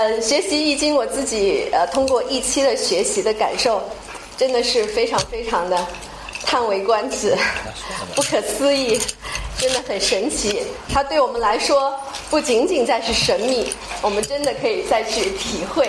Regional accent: Guangzhou, Guangdong, China; 我们都来自广州

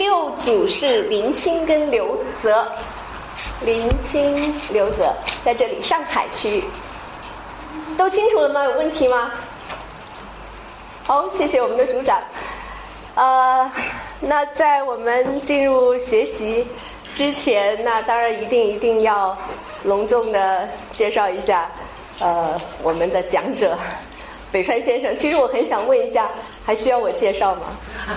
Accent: Guangzhou, Guangdong, China; 我们都来自广州

